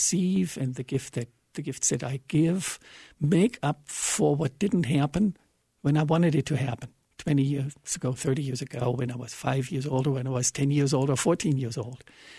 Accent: Germany; moved away; I grew up in Germany, and I came to this country 30 years ago.

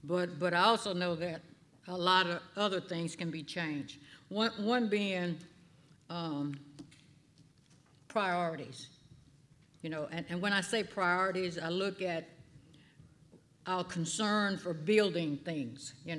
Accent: Lafayette, Louisiana, United States; now in Monroe, United States; I'm from Lafayette, Louisiana, okay? Been in Monroe for quite some time.

